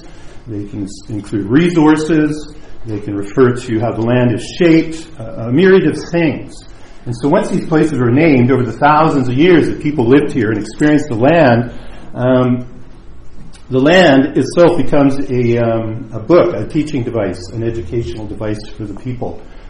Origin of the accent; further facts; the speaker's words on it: West Vancouver, British Columbia, Canada; growing up in West Vancouver area, because I have intergenerational connections to Vancouver